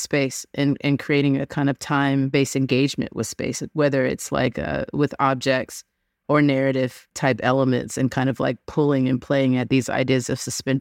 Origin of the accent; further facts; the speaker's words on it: South Carolina, United States; I grew up in the South, specifically South Carolina.